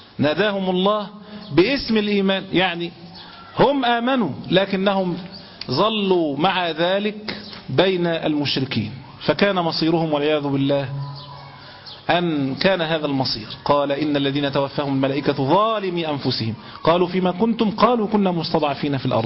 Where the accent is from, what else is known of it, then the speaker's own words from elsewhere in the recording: Egypt; born there; انا ولدت هنا في مصر واعيش الان في مصر، فلست مهاجرا. انا اعيش في مصر بلد اسلامي وبلد اسلام ودار اسلام